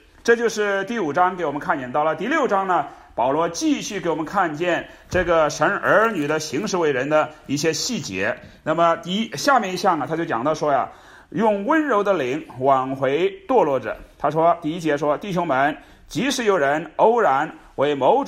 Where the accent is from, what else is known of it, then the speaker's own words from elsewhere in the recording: China; 我们中国人有一个说法叫做种瓜得瓜，种豆得豆